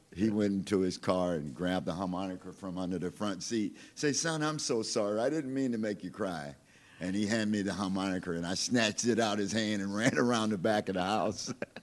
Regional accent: Louisiana, United States; Well, you know, I grew up in West Baton Rouge Parish.

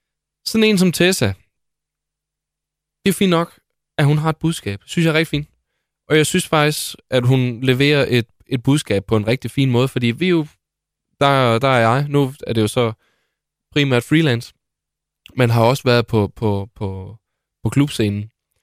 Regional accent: Capital Region of Denmark, Denmark; Jeg kommer fra Vestegnen, ligesom Tessa, ikke?

